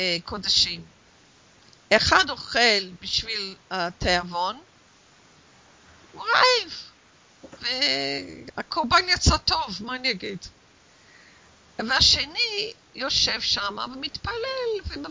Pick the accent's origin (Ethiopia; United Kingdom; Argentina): United Kingdom; England; now in Israel; כשאני גדלתי באנגליה, אוקיי? אנגליה היא לא מקום עשיר. כשאנחנו גדלנו שם, כשהייתי ילדה